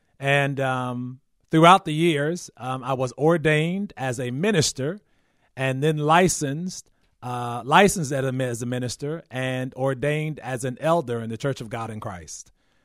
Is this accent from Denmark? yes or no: no; New Brunswick, New Jersey, United States; as you have mentioned, and I am from New Brunswick, New Jersey. And that's somewhat central New Jersey.